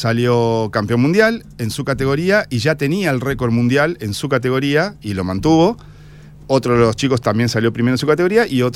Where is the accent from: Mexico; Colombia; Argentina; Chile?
Argentina; Buenos Aires; born there; now in San Martín, Argentina; No, nací en Buenos Aires.